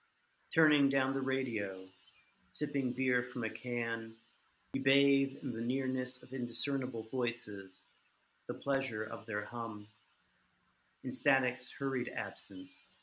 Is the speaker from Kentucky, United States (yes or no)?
yes; Kentucky, United States; You know, I'd grown up in Kentucky, you know, I lived on the East Coast